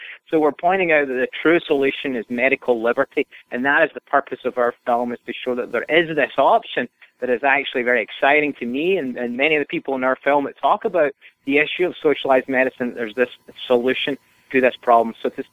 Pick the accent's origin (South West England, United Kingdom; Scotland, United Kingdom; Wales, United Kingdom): Scotland, United Kingdom; I'm a Scotsman, so free is one of our favorite words, you know.